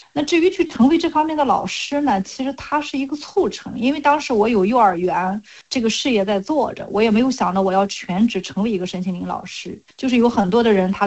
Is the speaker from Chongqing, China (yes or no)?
no; Linyi, Shandong, China; now in Beijing, China; 就是你想我的故乡是山东临沂，比较小的一个城市嘛